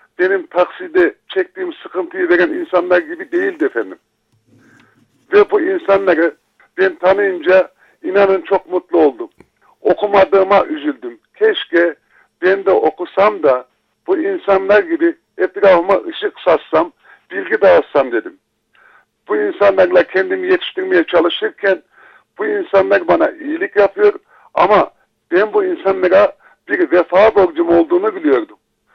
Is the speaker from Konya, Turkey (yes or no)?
yes; Küçükköy, Konya, Turkey; ben aslen 1963 yılında Küçükköy'de doğan Çatalhöyük'te hayvanattan bir köylüydüm.